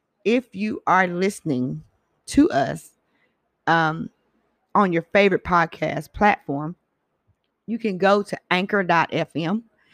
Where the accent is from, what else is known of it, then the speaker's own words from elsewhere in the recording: Huntsville, Alabama, United States; Shout out to Black Huntsville. We are from Huntsville, Alabama.